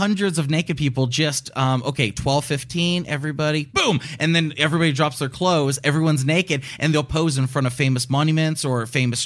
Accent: Pennsylvania, United States; I'm from Pennsylvania.

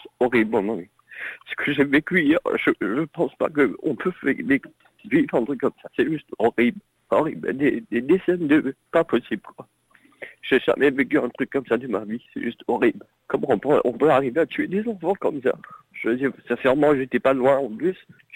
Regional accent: Mauritius; now in France; Je suis mauricien, mais je vis en France. J'ai des amis, j'ai toute ma vie en France, mais... J'ai aussi de la famille, ma mère habite à Maurice.

